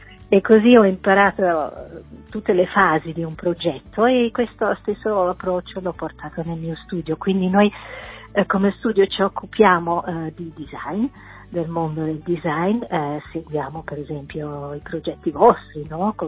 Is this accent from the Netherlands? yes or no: yes; Netherlands; born there; Italian is a second language; Amo la luce, e spesso dove sono nata io in Olanda manca